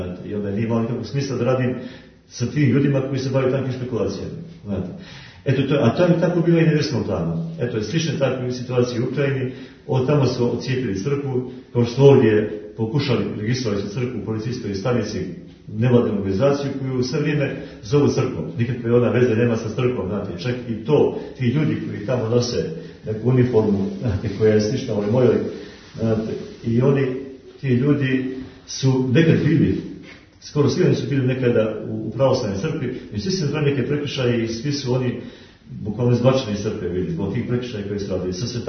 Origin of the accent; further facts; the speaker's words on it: Montenegro; Mi jesmo Srbi, jesmo nacionalno Srbi.